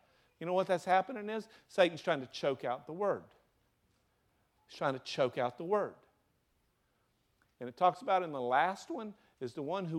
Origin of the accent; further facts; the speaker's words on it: the South, United States; accent: Southern; however my southern accent says it.